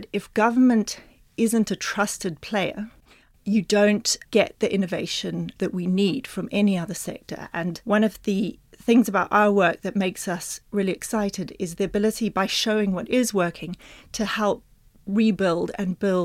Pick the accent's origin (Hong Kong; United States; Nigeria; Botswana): Botswana; also born or lived in United Kingdom / New Zealand; So I was born in Britain, but spent most of my childhood in Botswana, a little bit in New Zealand, but then Botswana, in the middle of the bush, 200 kilometers from the nearest store